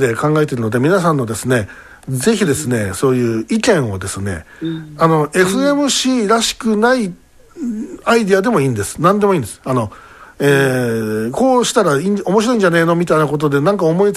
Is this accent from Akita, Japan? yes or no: no; Osaka, Japan; もちろんこちら地元大阪